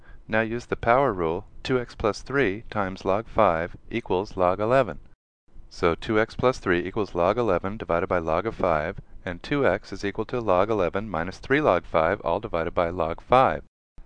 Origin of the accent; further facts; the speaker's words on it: New York, United States; I am from New York, and I think on the last show I had a cold mochaccino next to me.